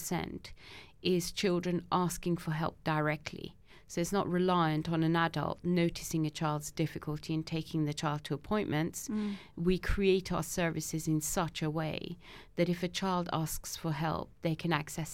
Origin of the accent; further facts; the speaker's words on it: Iran; Well, I grew up in Iran